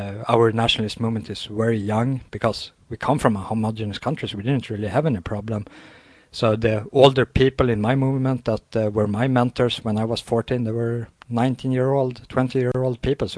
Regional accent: Sweden; I'm born and raised in Sweden

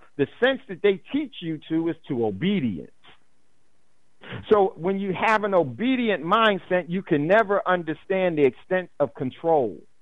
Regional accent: New Jersey, United States; I grew up in New Jersey. I lived in New Jersey, in northern New Jersey, about 5 miles out of New York City.

